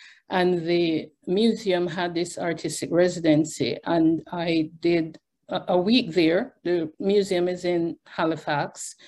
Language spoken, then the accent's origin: English; Jamaica; Originally, I'm Jamaican. I was born and raised in Jamaica. I do have some links to Sierra Leone. On my mother's side, we are descended from Trelawney Maroons.